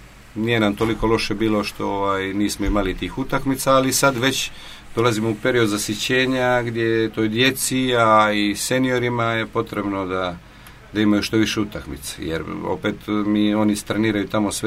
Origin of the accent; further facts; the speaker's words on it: Montenegro; ne samo kod nas u Crnoj Gori, nego svugdje u svijetu